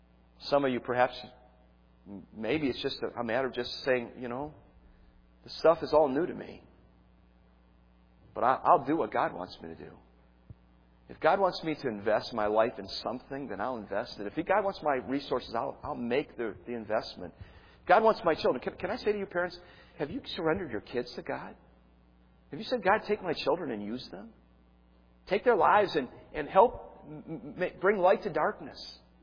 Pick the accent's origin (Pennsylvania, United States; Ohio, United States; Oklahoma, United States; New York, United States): Ohio, United States; Cleveland; Look, I was a kid growing up in Cleveland, Ohio.